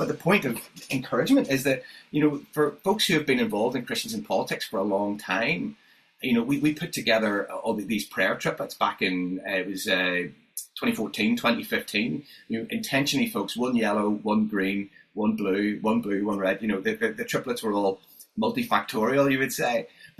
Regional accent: Northern Ireland, United Kingdom; I mean, I see this because I come from Northern Ireland.

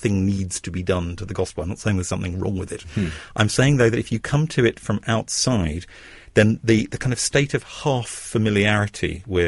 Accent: England, United Kingdom; talking about I'm English, I'm an Anglican, talking about religion is embarrassing

